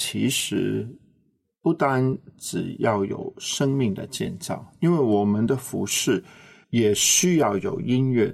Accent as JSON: {"language": "Chinese", "country": "Hong Kong", "tie": "born or raised there", "second_language": "Chinese", "said": "我是香港长大的，我华语讲的绝对不好，那个普通话真的很糟糕。"}